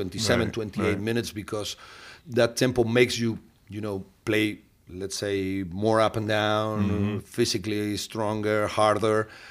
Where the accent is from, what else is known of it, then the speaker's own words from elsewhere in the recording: Vitoria-Gasteiz, Basque Country, Spain; It was my hometown. Probably one of my dreams was playing for Baskonia back on those days.